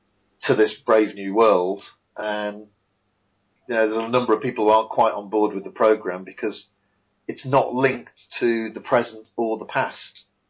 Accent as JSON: {"language": "English", "region": "England", "country": "United Kingdom", "said": "I'm English and we tend to be very reserved."}